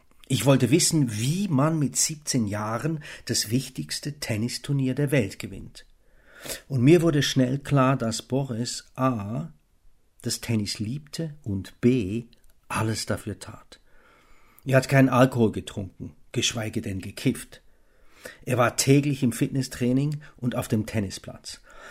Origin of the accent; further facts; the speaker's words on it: Switzerland; accent: Swiss; habe angefangen, meinen Schweizer Akzent im Hochdeutschen wegzutrainieren.